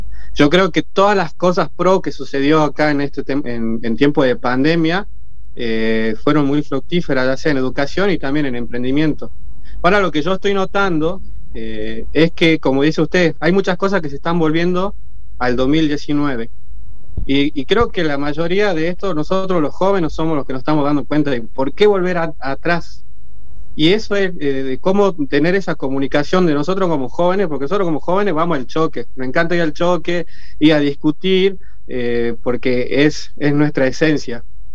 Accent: Tartagal, Salta, Argentina; soy estudiante de la ingeniería en perforaciones, soy de Tartagal, a 50 kilómetros de Bolivia, acá bien norte

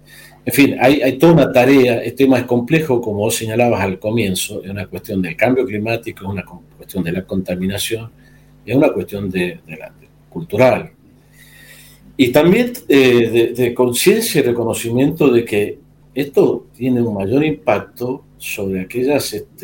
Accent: Mendoza, Argentina; also born or lived in Bariloche / Mar del Plata; Yo soy mendocino, vivimos con mi familia hace varios años ya fuera de Mendoza, primero en Bariloche, después en Mar del Plata.

